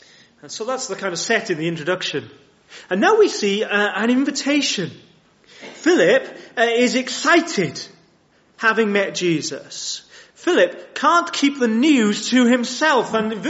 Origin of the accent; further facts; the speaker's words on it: Cardiff, Wales, United Kingdom; And I'm from Cardiff.